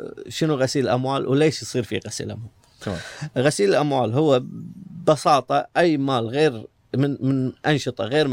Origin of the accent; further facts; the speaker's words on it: Kuwait; هذا بصدمكم يعني ككويتيين يعني إحنا